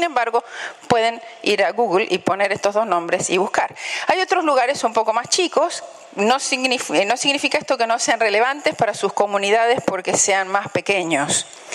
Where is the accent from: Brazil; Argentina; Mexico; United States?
Argentina; pequeña localidad del norte de Argentina que se llama Berlín. Cosa que yo no sabía. No tenía idea que en mi país había una ciudad pequeña que se llamaba Berlín.